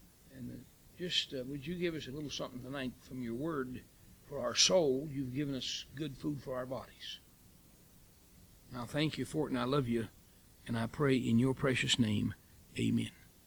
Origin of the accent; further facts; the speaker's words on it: West Virginia, United States; born there; moved away as an adult; I was born in West Virginia. Anybody here born in West Virginia admit to it? I left there as soon as I learned it was permitted and moved to Akron, Ohio.